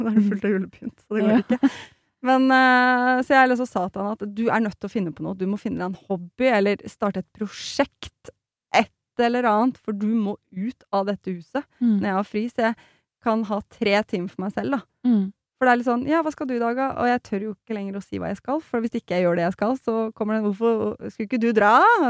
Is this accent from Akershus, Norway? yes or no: yes; Slemmestad, Akershus, Norway; Jeg er fra Slemmestad, Camilla.